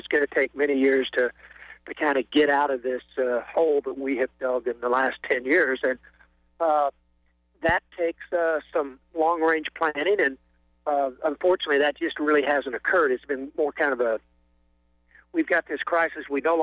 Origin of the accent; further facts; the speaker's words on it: Charleston, United States; Growing up in Charleston, you know, being a Republican